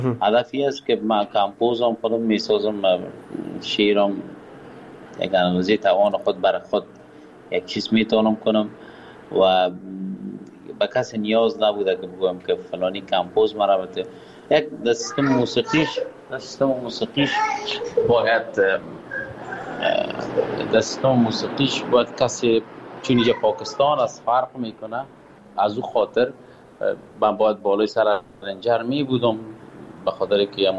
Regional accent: Kabul, Afghanistan; now in Pakistan; که مدت این چیزی کم 1 سال میشه از وطن فرار هستم، از وطن دور هستم، دور از کابل جان هستیم، دور از افغانستان هستیم، دلتنگ هم و آب و هوا آمدیم. فعلا پاکستان هستم،

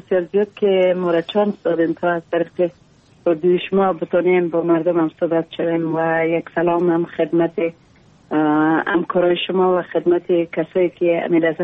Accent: Takhar, Afghanistan; با وجودی که محدودیت ها بسیار زیاد در ولایت ما وجود داره، مشکلاتی

